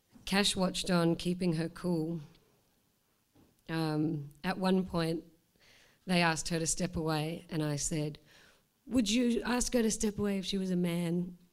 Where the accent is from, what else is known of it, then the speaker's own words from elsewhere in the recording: Australia; And I was high on painkillers by this stage and apparently said to the doctors, "I'm Australian, I know what I'm doing."